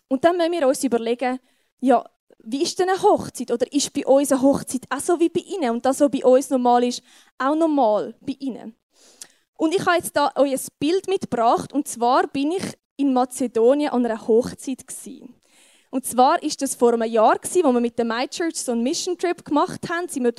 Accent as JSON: {"language": "German", "country": "Switzerland", "said": "so bei uns in der Schweiz in Zusammenhang hat"}